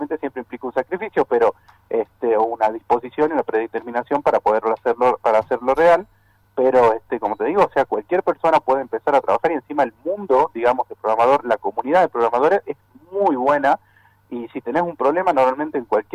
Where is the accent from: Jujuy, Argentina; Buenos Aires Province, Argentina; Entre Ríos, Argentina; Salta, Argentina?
Salta, Argentina; Cafayate; De hecho yo soy de Cafayate